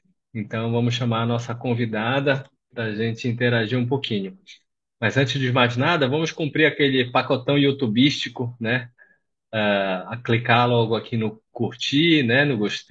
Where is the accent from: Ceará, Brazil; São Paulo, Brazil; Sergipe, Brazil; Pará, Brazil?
Pará, Brazil; eu sou paraense, sou formado na Universidade Federal do Pará